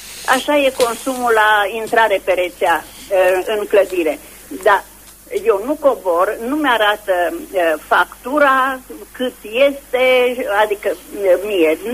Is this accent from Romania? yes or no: yes; Brașov County, Romania; now in Bucharest, Romania; din Țara Făgărașului, județul Brașov.